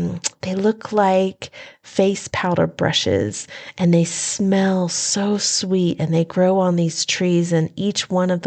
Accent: North Carolina, United States; I am from Western North Carolina in Appalachia, and I love the mountains

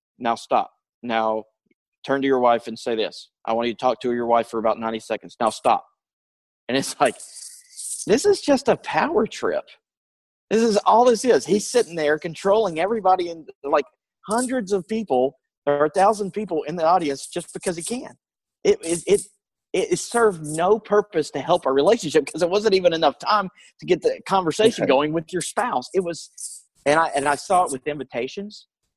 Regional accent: North Carolina, United States; a Southern Baptist church that my brother was affiliated with and my hometown in North Carolina called me up

